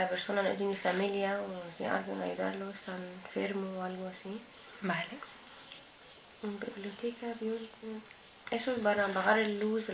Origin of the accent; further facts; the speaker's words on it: Egypt; Spanish is a second language; now in Madrid, Spain; Soy de Egipto. Ya vivo aquí en Madrid desde casi 8 años. En agosto va a cumplir 8 años.